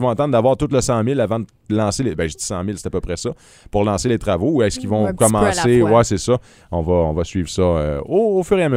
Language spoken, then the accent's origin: French; Gatineau, Quebec, Canada; tu sais, moi, je suis pas d'ici, je viens de Gatineau